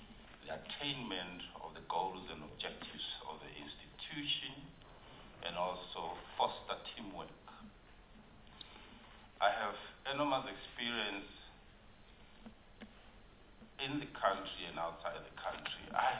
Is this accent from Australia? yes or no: no; South Africa; That is a significant achievement, being a South African